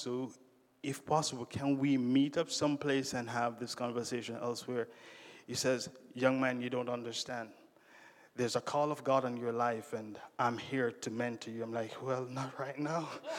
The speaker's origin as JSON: {"language": "English", "country": "Jamaica", "said": "I said, I'm from Jamaica."}